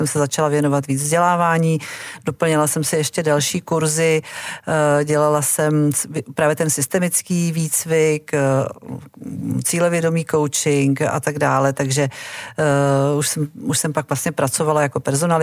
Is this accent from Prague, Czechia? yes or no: yes; Prague, Czechia; já jsem rozený Pražák, ale kořeny mám na jižním Slovensku a v jižních Čechách, či maminka je Slovenka